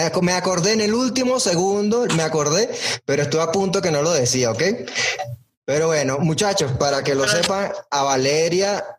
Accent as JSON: {"language": "Spanish", "country": "Venezuela", "said": "y aparte es venezolana, de mi tierra."}